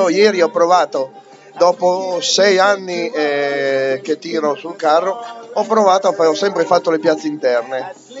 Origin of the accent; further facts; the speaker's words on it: Parma, Emilia-Romagna, Italy; non sono di Ivrea, non sono neanche piemontese, che io sono parmigiano.